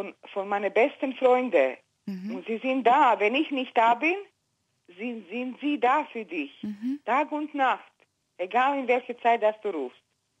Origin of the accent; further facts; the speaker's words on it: Austria; Klar, ich bin ja in Österreich aufgewachsen eigentlich.